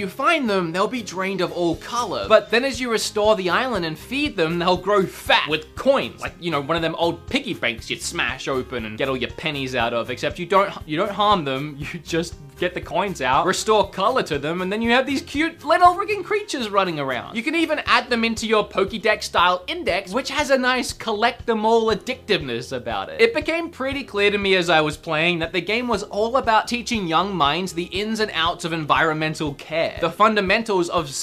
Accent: Australia; I don't get you people. And I'm from Australia.

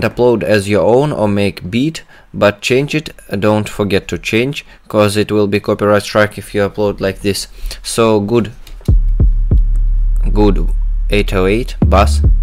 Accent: Russia; I'm from Russia.

